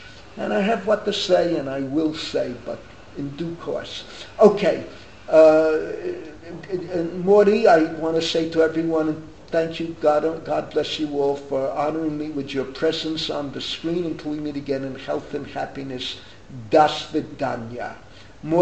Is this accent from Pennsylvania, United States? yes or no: no; Bronx, New York, United States; Since I was growing up in the Bronx, 700,000 Jews